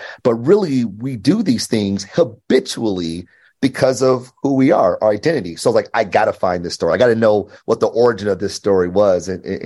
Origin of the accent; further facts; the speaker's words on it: Detroit, Michigan, United States; So I grew up in Detroit, born and raised.